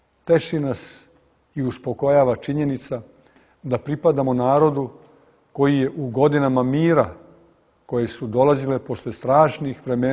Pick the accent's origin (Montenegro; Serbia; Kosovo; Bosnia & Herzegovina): Serbia; ali kao pravoslavni Srbi ne prećutkujemo ni zločine nad srpskim narodom u okolini Srebrenice.